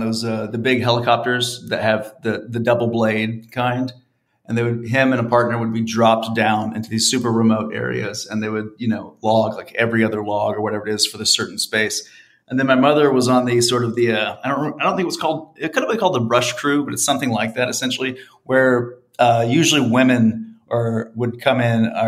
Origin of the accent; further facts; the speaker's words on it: Johnson City, Tennessee, United States; also born or lived in Hendersonville, North Carolina / Gwinnett County, Georgia; I grew up in Johnson City, Tennessee, and in Hendersonville, which is a Hendersonville, North Carolina, which is a suburb of Asheville.